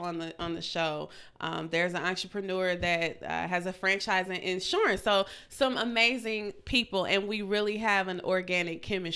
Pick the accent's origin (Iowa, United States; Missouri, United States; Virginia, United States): Missouri, United States; now in Atlanta, United States; So I'm a Midwest girl.